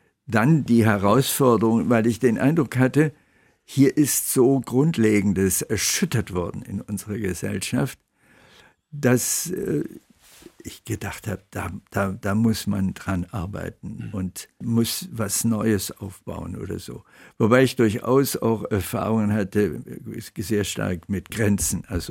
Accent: Berlin, Germany; ich bin in Berlin groß geworden und da war man immer ganz kleine Minderheit.

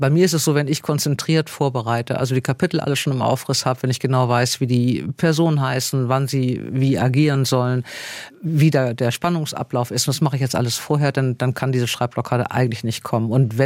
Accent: Hamburg, Germany; now in Bad Neuenahr-Ahrweiler, Germany; waren wir gerade aus einem Vorort von Hamburg nach Bad Neuenahr-Ahrweiler gezogen, also ins Rheinland. Ja. Ich bin wirklich sehr norddeutsch.

